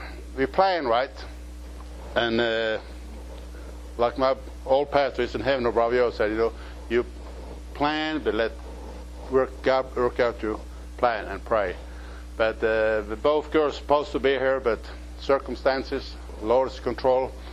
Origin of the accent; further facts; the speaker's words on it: the South, United States; Your brother and me, we're Southerner.